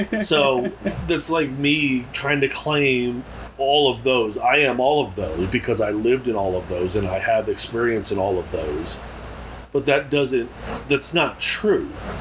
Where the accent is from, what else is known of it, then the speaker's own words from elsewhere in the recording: United States; I'm American. Exactly. That's where I was born.